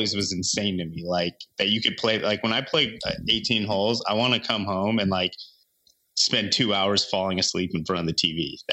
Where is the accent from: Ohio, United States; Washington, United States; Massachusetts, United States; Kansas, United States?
Washington, United States; Seattle; I would say almost disrespectfully briefly touches on my hometown Seattle Supersonics.